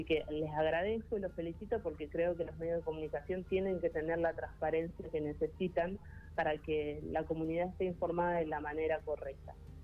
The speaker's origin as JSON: {"language": "Spanish", "town": "Felipe Solá", "region": "Buenos Aires", "country": "Argentina", "said": "Yo soy de Felipe Sola, exactamente."}